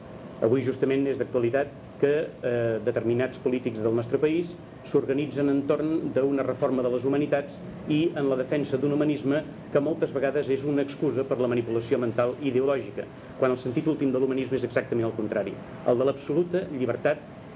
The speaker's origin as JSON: {"language": "Catalan", "town": "Ripoll", "region": "Catalonia", "country": "Spain", "said": "que vivia a Ripoll, d'on jo sóc"}